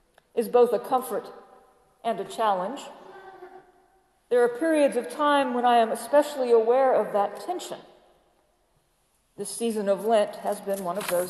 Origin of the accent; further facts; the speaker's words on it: Baton Rouge, Louisiana, United States; also born or lived in Mobile; I grew up in Baton Rouge, but lived in the deep South only once I moved to Mobile.